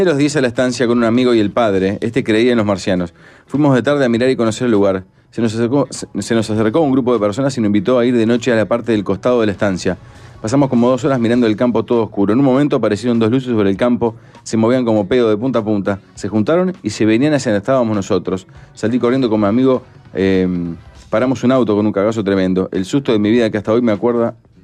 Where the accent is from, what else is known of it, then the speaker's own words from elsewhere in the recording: Salto, Uruguay; Soy de Salto